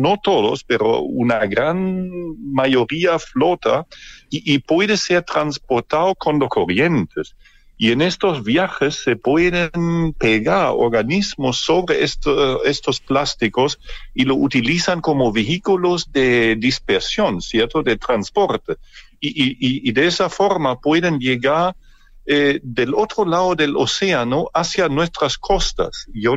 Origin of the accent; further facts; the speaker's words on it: Germany; Spanish is a second language; now in Chile; como quizás se han dado cuenta por mi acento, ¿cierto? Yo originalmente no soy de Chile, yo soy de Alemania